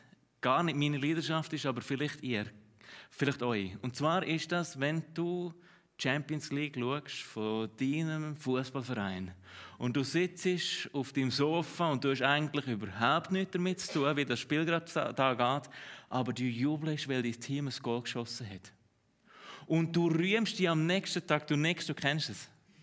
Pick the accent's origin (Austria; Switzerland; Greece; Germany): Switzerland; Und ich weiss, wir sind Schweizer